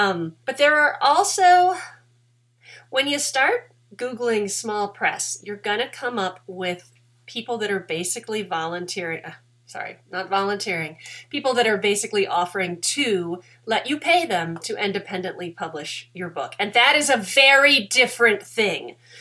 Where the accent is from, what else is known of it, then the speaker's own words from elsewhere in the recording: Kansas, United States; and I am from Kansas, and my dad's a little more, you know, it's not quite Sinking Fork.